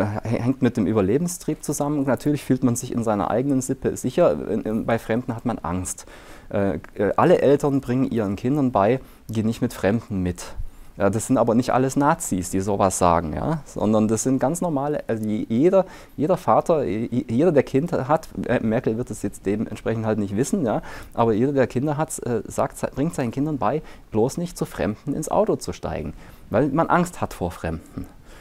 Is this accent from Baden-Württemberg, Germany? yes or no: no; Saxony, Germany; obwohl ich bin ja Sachse, ne? Muss man auch dazu sagen, da komme ich eigentlich her ursprünglich, ja.